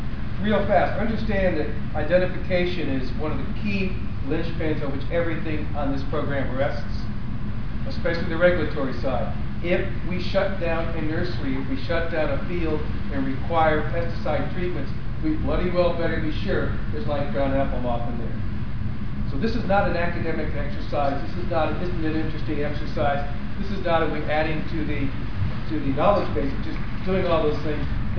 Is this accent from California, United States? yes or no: yes; California, United States; Yeah, a question from Southern California. I was from Los Angeles County.